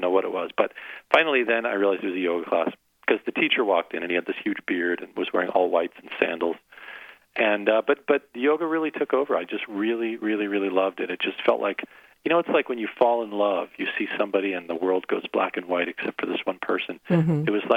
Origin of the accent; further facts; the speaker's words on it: New Jersey, United States; Yeah, so when I grew up in New Jersey, and I was the number one ranked debater in New Jersey.